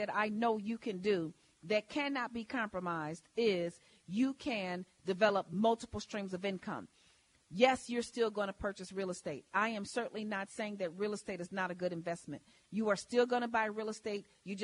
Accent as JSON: {"language": "English", "town": "Chicago", "region": "Illinois", "country": "United States", "tie": "born or raised there", "said": "I was born and raised in Chicago in the projects. People ask me which side of town that you grew up on. They say the south side or the west side. Well, let me tell you, I had both, the southwest side on 44th and Cicero."}